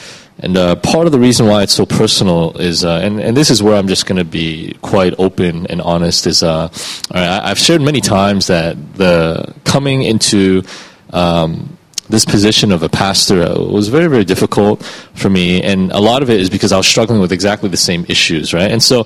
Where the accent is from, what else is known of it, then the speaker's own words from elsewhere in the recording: Toronto, Ontario, Canada; you guys know I'm from Toronto. And it's a beautiful place.